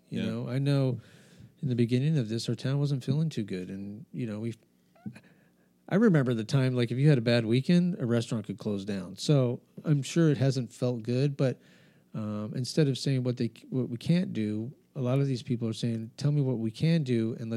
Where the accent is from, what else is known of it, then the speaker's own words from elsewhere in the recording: New Mexico, United States; also born or lived in San Diego; You know, I grew up in New Mexico. I moved here from San Diego. I wasn't worried about the local restaurants, you know, when I was in Albuquerque or when I was in San Diego.